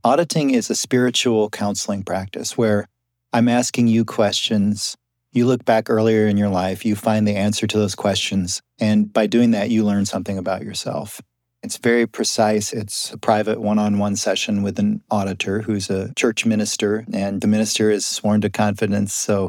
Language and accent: English; Iowa, United States; So I grew up in Iowa, and for some reason, there's a lot of bluegrass music in the middle of this country.